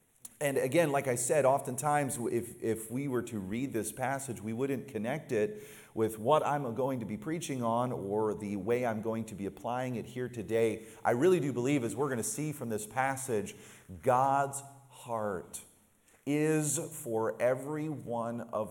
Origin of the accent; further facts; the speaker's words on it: New Jersey, United States; Even though I grew up in Jersey, my wife grew up in Illinois, we've been in Wisconsin for the last 20 years.